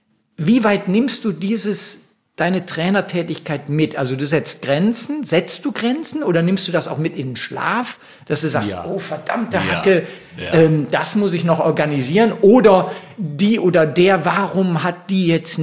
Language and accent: German; Neuss, North Rhine-Westphalia, Germany; ist schon eine Neuss, wo ich geboren bin, ist schon eine Großstadt, hat 150.000 Einwohner.